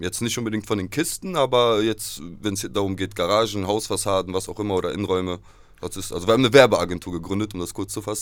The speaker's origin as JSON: {"language": "German", "town": "Monheim", "region": "North Rhine-Westphalia", "country": "Germany", "lives_now": "Krefeld, Germany", "said": "Wir sind eigentlich Monheimer, muss man an der Stelle sagen, wohnen aktuell in Krefeld."}